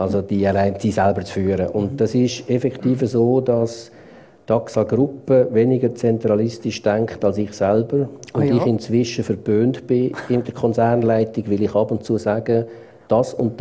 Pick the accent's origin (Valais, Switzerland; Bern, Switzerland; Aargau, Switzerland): Valais, Switzerland; Aber eben, ich komme aus dem Wallis und das ist ein bisschen weniger föderalistisch.